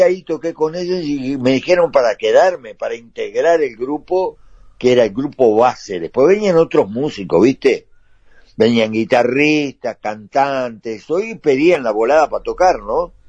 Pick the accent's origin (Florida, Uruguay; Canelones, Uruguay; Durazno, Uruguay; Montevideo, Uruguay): Montevideo, Uruguay; yo soy muy montevideano, ¿y qué?